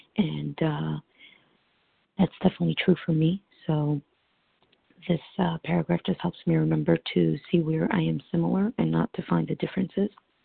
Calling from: New York City, New York, United States; I'm calling from New York City.

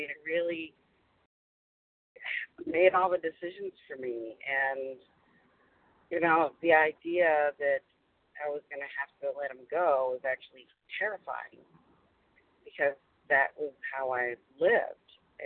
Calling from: Massachusetts, United States; I'm calling from Massachusetts.

